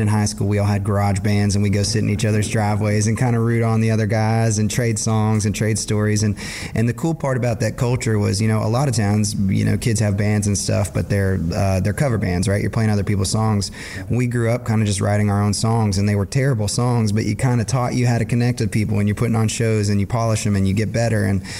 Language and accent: English; Austin, Texas, United States; I told you I grew up in Austin, Texas.